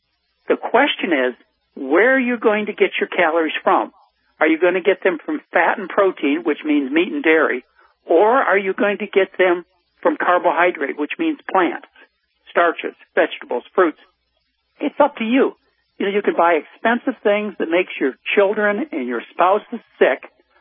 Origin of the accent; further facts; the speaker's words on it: Midwest, United States; So wherever you're from, I was from the Midwest, and I was raised on mashed potatoes.